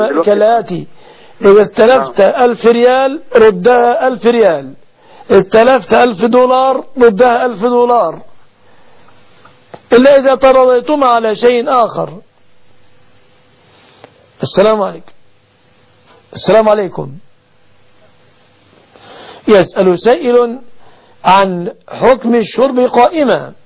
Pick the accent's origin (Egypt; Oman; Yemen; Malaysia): Egypt